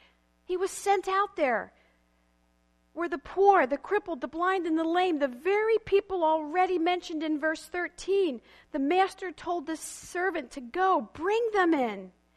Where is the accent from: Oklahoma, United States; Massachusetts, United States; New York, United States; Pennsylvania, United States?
Pennsylvania, United States; I'm Mennonite and I grew up in Berks County, lots of relatives in Lancaster County.